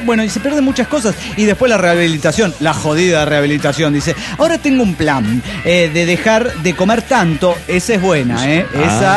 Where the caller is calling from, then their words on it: Orange, California, United States; Soy el maleante de Orange Califas.